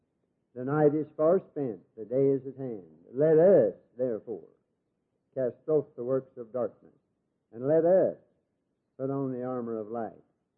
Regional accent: North Carolina, United States; And I came down from Catawba County, where I grew up, and spoke in the old Broadway Theater in the courthouse.

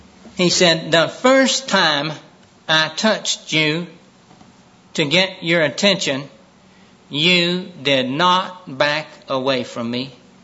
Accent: Florida, United States; you can tell I'm from Maine by now, can't you? I'm from the main part of Florida.

